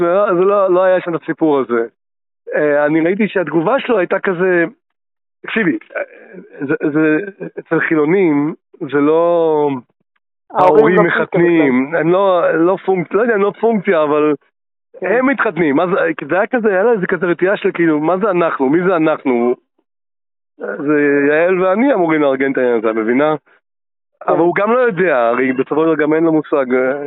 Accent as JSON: {"language": "Hebrew", "country": "Morocco", "said": "אני אבא מרוקאי"}